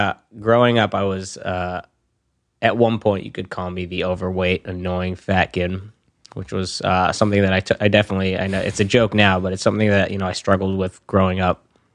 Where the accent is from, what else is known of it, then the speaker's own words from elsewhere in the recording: Marshfield, Massachusetts, United States; Marshfield, Massachusetts.